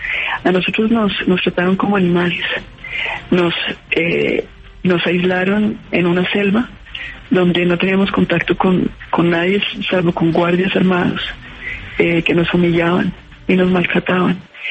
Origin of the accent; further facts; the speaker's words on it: Colombia; A cada uno de nosotros como colombianos